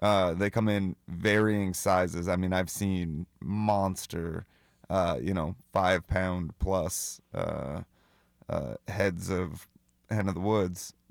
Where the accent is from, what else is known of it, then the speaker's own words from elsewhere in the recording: Washington, District of Columbia, United States; now in Missouri, United States; I grew up in Washington, D.C., and my whole family's from New York, so my parents weren't wilderness people either.